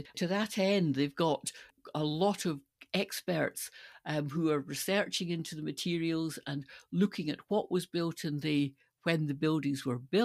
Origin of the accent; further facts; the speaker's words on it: Stirling, Scotland, United Kingdom; When I grew up in Stirling, that part of Stirling, that particular loop of the Forth, was very much under the control of the Ministry of Defence.